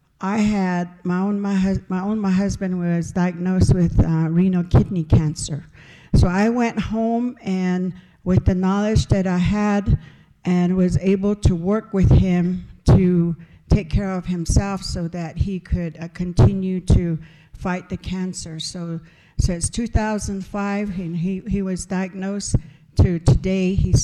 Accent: Pine Hill, New Mexico, United States; I'm originally from Pine Hill, New Mexico. It's a little community outside of the Rima, outside of the Navajo Nation. You have to go through the Zuni Reservation to get to us, and we're located in the west central part of New Mexico.

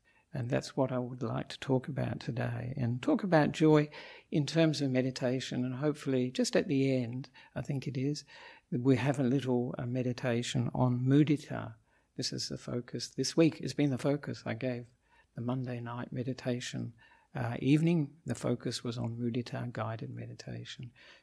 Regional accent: Australia; now in Sri Lanka; I'm an Australian monk

